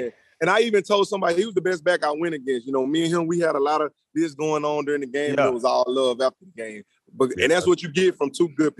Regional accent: Louisiana, United States; when you growing up in Louisiana, man, I ain't gonna lie, he like God around there.

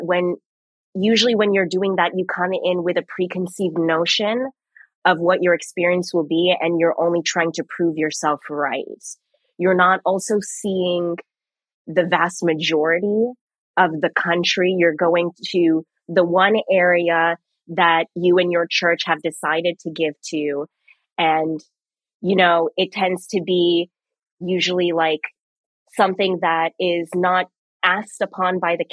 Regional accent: Kenya; growing up in Kenya

